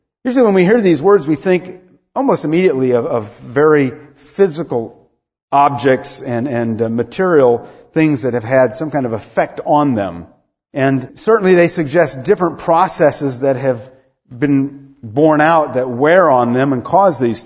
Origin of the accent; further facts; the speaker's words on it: Rome, Lazio, Italy; And you know that I grew up in Rome, Italy, as a son of a missionary mother and father